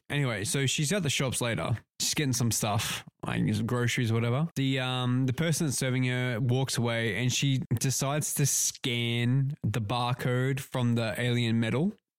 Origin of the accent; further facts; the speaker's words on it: New York, United States; Hey, it's me. I'm from New York.